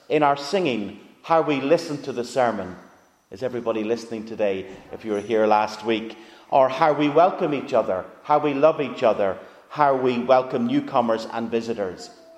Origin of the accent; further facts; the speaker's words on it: Ireland; If we're Irish, we talk about the weather.